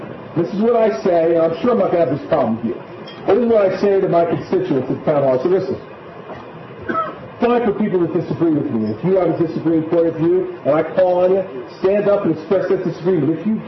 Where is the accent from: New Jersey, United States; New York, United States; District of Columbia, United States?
New Jersey, United States; We are all from New Jersey. And that means one simple thing. You give it, you get it back.